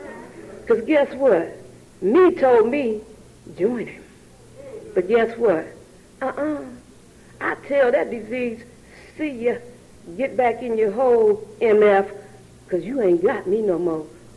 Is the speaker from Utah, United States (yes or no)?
no; Pittsburgh, Pennsylvania, United States; I came here from Pittsburgh, Pennsylvania.